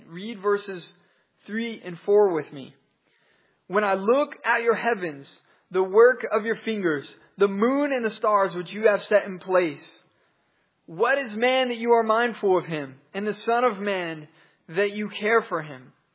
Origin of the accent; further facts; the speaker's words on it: Dallas, Texas, United States; now in Arkansas, United States; I'm from the Dallas metro area.